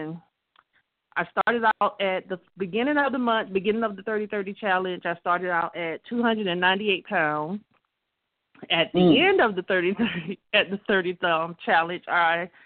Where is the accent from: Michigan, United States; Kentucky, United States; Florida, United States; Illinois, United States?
Florida, United States; Jacksonville; I'm from Jacksonville, Florida.